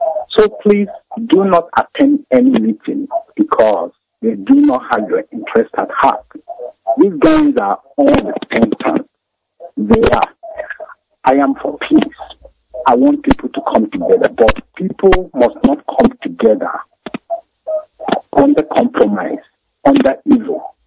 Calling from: Birmingham, West Midlands, United Kingdom; I'm calling from Birmingham.

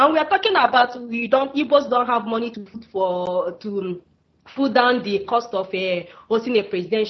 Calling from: Israel; I'm calling from Israel

